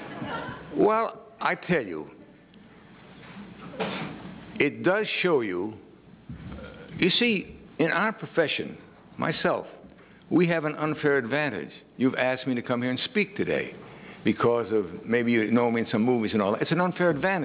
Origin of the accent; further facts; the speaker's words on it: United States; I'm an American.